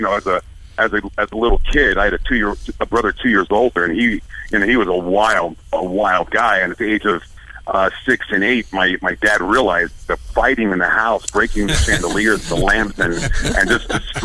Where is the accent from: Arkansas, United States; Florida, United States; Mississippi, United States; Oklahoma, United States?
Florida, United States; Miami; also born or lived in New York; but I grew up in Miami, Florida, from, you know, via New York.